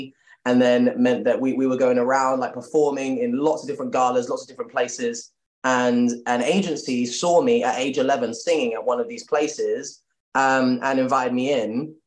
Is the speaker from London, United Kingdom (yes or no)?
yes; Leytonstone, London, United Kingdom; I grew up like in Leytonstone, not really like knowing much about the acting industry or anything like that.